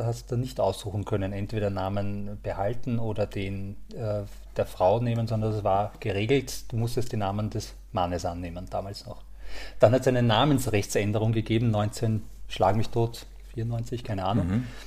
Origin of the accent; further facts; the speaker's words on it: Krems, Lower Austria, Austria; born there; ich liebe die Wachau vor allem, also ich bin in Krems geboren Und die Wachau ist einfach ein Traum, also von der Landschaft her, und da fahre ich sehr oft, sehr gerne hin. Aber im Grunde bin ich ein Wiener, im Herzen immer gleich.